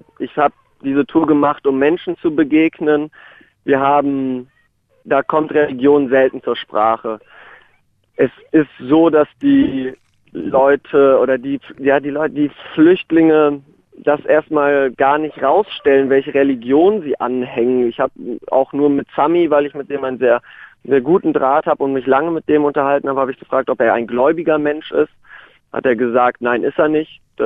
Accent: Germany; natürlich bin ich aus Deutschland.

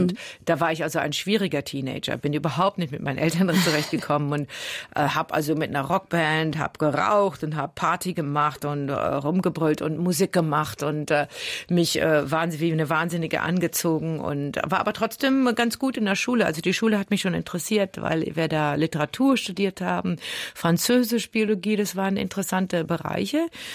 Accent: Germany; now in New York, United States; Heimat in dem Sinne, ich komme schon also aus Deutschland.

